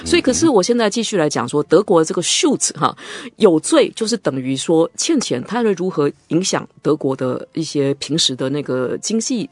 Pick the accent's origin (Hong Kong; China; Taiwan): Taiwan; 我们台湾人跟美国人一样